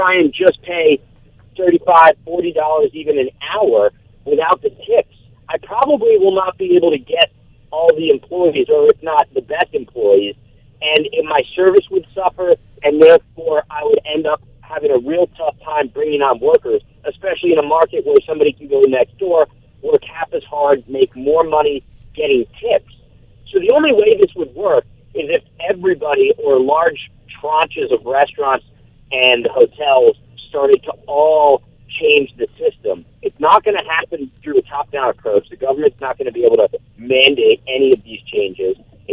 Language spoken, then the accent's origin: English; California, United States; My perspective, I come at this from California, where there is no tipping wage, right?